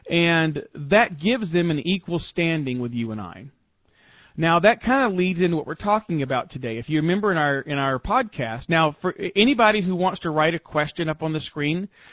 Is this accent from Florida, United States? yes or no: yes; Florida, United States; born there; also born or lived in Southeast US; and I'm from America. I was born in Florida and lived most of my life in the Southeast.